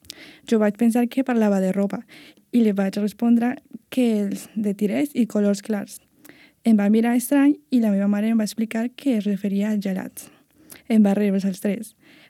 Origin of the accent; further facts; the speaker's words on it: Iquitos, Loreto, Peru; Catalan is a second language; now in Barcelona, Spain; soc del Perú, de la ciutat d'Iquitos. La meva arribada a Barcelona va ser una mica caòtica, però divertida. Des del primer dia vaig començar a viure en català.